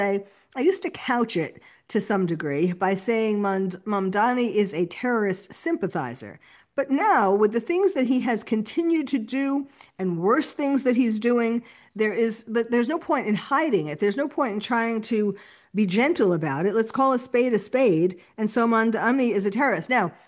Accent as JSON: {"language": "English", "town": "New York City", "region": "New York", "country": "United States", "tie": "born or raised there", "said": "And I was born and bred in New York City, which is why I decided to become the terrorist therapist when 9/11 happened."}